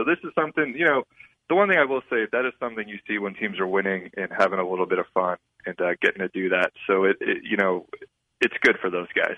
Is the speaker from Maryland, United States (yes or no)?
no; Tyler, Texas, United States; Hey, first of all, I'm from Texas